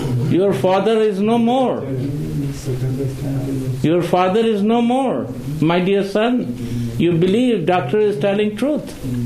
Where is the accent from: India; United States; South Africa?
India; I am from India.